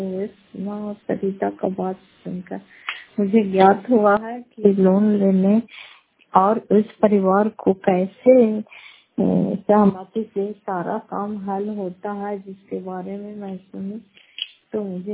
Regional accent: Fatehpur, Bihar, India; घर फतेहपुर, पंचायत मकलौता, जिला नालंदा, करतुसरा ब्लॉक की निवासी हूँ।

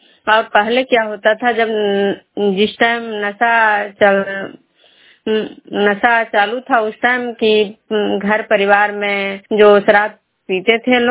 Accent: Vishnupur, Bihar, India; मैं विष्णुपुर ग्राम खजुरा पंचायत नालंदा जिला नगर नौसा प्रखंड के निवासी हूँ।

